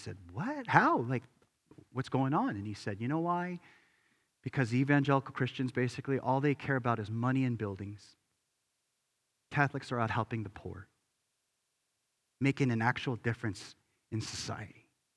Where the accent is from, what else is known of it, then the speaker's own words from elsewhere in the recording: United States; I'm Korean American. I hadn't been there since 1987. I was a little kid.